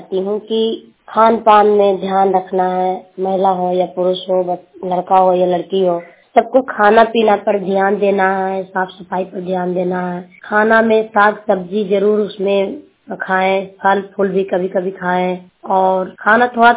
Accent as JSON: {"language": "Hindi", "town": "Chero", "region": "Bihar", "country": "India", "said": "मैं चेरो गाँव हनौत ब्लॉक जिला नालंदा के रहने वाली हूँ"}